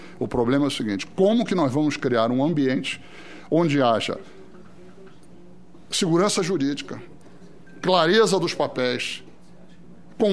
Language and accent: Portuguese; Rio de Janeiro, Brazil; Eu sou do Rio de Janeiro. Quando eu era garoto, tinha 20 e tantos jornais no Rio de Janeiro.